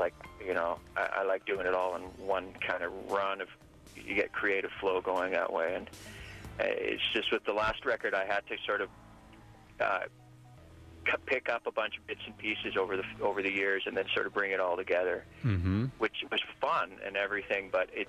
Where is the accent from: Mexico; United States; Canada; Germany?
Canada; Vancouver, British Columbia; since I grew up in East Vancouver